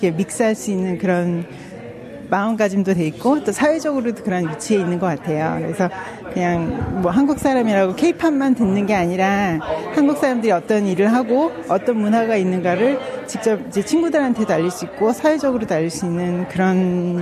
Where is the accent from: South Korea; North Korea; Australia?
Australia; 한국과 또 저희들이 어렸을 때부터 자랐던 호주의 이런 사회와 문화